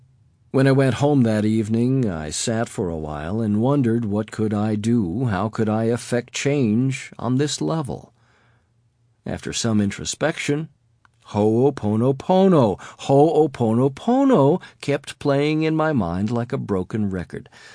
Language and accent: English; Boston, Massachusetts, United States; Being raised in South Boston, Massachusetts, a tough-as-nails Irish working-class neighborhood where the sounds of gunfire and police sirens were like inner-city bird calls